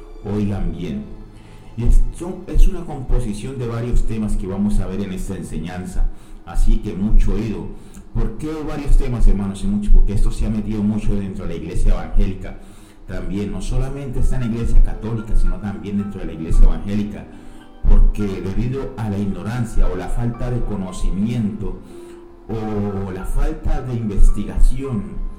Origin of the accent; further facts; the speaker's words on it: Colombia; accent: Colombian; now in Lanzarote, Spain; por mi acento y por mi tono de voz se darán cuenta que soy colombiano, colombiano residente en España.